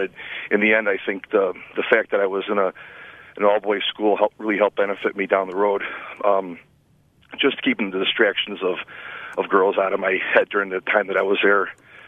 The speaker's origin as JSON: {"language": "English", "town": "Chicago", "region": "Illinois", "country": "United States", "tie": "born or raised there", "said": "I was raised in Chicago. I went to an all-boys Catholic high school."}